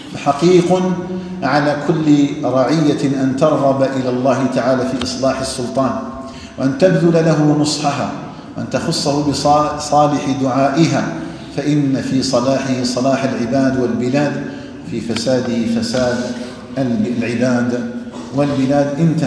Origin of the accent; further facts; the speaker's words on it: Algeria; بلدنا الجزائر